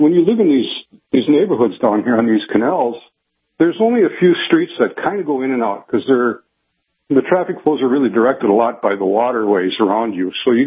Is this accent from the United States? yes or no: yes; Battle Lake, Minnesota, United States; moved away as an adult; I am from Battle Lake and have only moved down here recently